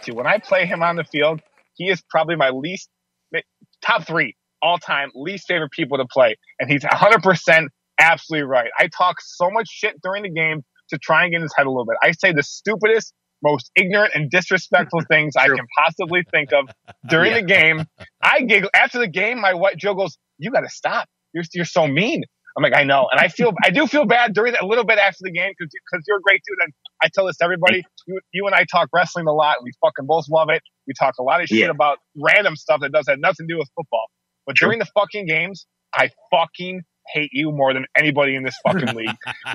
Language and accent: English; Depew, New York, United States; Dude, I grew up in Depew.